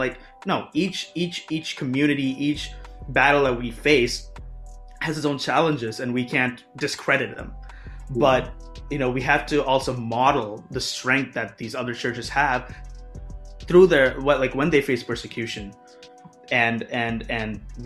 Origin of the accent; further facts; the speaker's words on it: Kerala, India; also born or lived in Middle East; I'm not Middle Eastern. I was just born in the Middle East. I am Indian. I'm South Indian. I'm called Malayali. Like, that's what they call us.